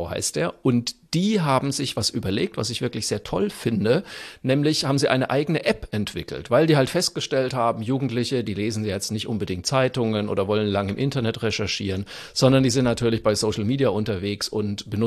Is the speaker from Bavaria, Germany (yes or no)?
yes; Bavaria, Germany; ich bin ja Franke